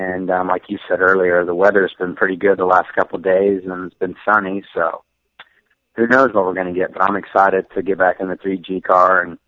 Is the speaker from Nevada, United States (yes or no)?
no; Oklahoma, United States; which being in Indiana and growing up in Oklahoma, we have lakes, not ocean.